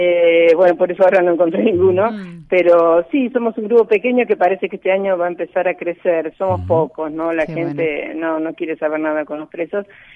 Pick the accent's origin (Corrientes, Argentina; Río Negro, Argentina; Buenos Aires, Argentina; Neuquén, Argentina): Buenos Aires, Argentina; yo soy porteña y entonces soy un poco descuidada